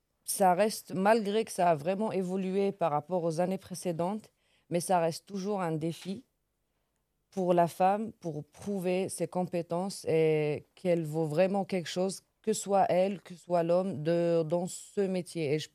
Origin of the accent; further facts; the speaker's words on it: Algeria; now in France; moi, je suis venue directement d'Algérie en Maurienne.